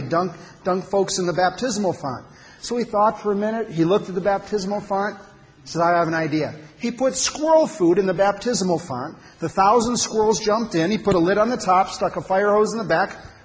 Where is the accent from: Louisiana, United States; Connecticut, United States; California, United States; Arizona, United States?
Arizona, United States; Phoenix; moved away as an adult; now in Atlanta, United States; I grew up in Phoenix, Arizona, 36 years wandering in the desert.